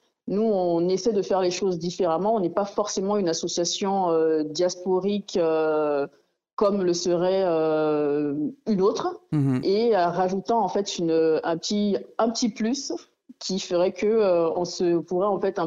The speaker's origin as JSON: {"language": "French", "country": "Gabon", "said": "Je suis gabonaise."}